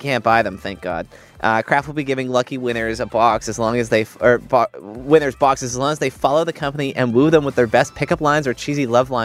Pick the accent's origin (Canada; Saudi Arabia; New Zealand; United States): Canada; Brampton, Ontario; I'm more concerned about Brampton. I'm from Brampton.